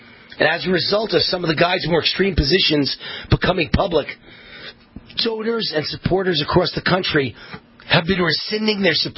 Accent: United States; I'm American made and proud of it.

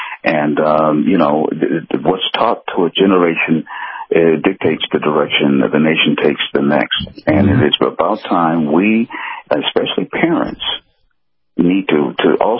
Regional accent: Cleveland, Ohio, United States; Well, you're describing how it was me growing up in Cleveland.

